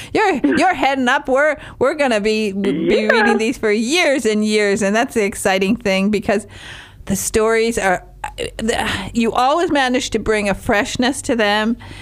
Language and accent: English; Michigan, United States; Me too. I'm a Michigander.